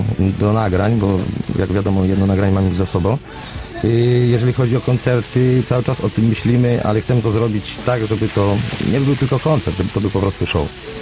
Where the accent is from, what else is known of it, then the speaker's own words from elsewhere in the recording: Kraśnik, Lublin Voivodeship, Poland; Tak, pochodzimy z Kraśnika.